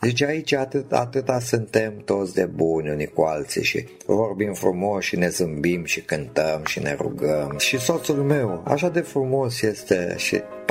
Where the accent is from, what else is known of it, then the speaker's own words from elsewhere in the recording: Romania; Eu sunt român, deci sunt creștin.